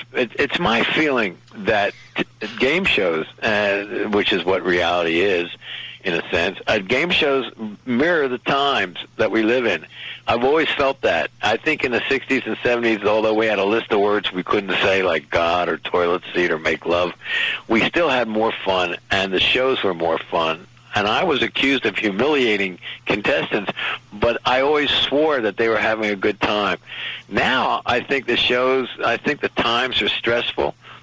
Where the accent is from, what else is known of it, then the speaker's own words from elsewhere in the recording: Philadelphia, Pennsylvania, United States; because I'm from Philadelphia, and the Mummer's Parade's a big thing.